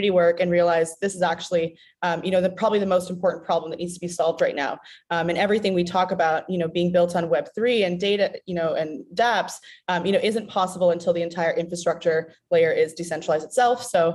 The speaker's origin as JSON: {"language": "English", "town": "Toronto", "region": "Ontario", "country": "Canada", "tie": "born or raised there", "said": "Yeah, so I am from Canada, born and raised in Toronto."}